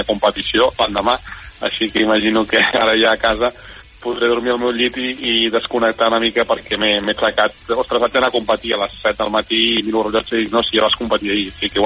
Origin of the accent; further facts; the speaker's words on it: Barcelona, Catalonia, Spain; born there; also born or lived in Terrassa; la meva mare estava treballant a Terrassa, em va parir, diguéssim, a Barcelona, és a dir, que tècnicament a Barcelona, quan vaig sortir a l'hospital vam tornar a Terrassa. Vam estar 16 o 17 anys al cap d'uns mesos de venir a Manresa, llavors es pot dir que sóc fill de Manresa